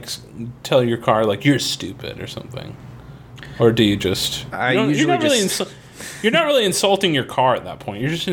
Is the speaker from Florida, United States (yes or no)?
yes; Florida, United States; Florida, right, there was like a lot of golf, this big golf scene.